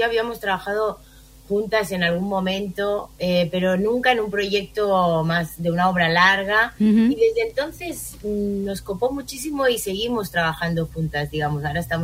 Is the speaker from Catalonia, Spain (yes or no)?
yes; Barcelona, Catalonia, Spain; now in Argentina; Soy de Barcelona, de Cataluña.